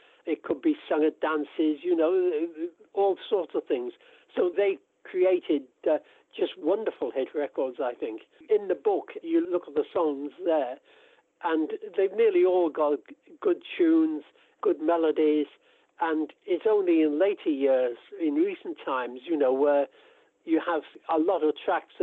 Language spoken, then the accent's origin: English; Liverpool, North West England, United Kingdom; I come from Liverpool.